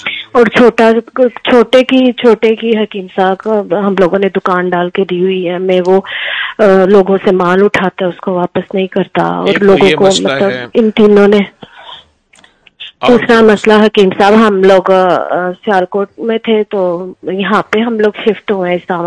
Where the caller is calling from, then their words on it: France; also born or lived in Islamabad, Pakistan; میں فرانس سے بات کر رہی ہوں.